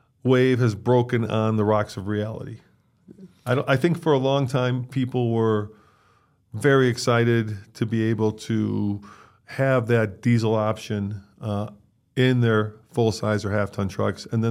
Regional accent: Chicago, Illinois, United States; accent: Chicago; Yeah, Chicago. Chicago. Why would you? I can't do a Chicago. I think I lost most of it.

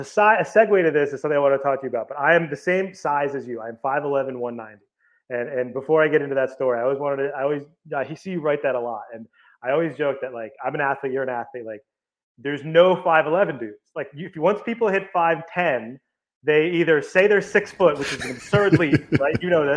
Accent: Boston, Massachusetts, United States; also born or lived in Ohio / California / Florida / New Jersey; So I grew up mostly in Boston, but we lived in Ohio, we lived in California, we lived in Florida, and then we moved to New Jersey, actually my very first day of high school.

